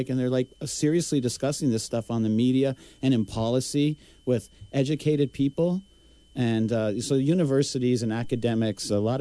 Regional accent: Ontario, Canada; I mean, I'm not from Ontario right now, but I was raised in Ontario.

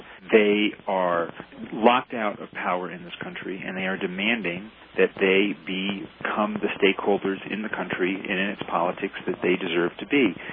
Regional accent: California, United States; I'm an American. I'm from California.

